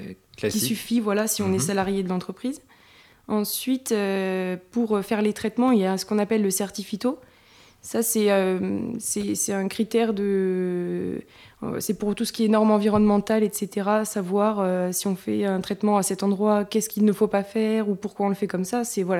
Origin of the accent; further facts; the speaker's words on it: Pays de la Loire, France; Je suis vendéenne. D'accord. Je suis née en Vendée. J'ai fait mes études là-bas également.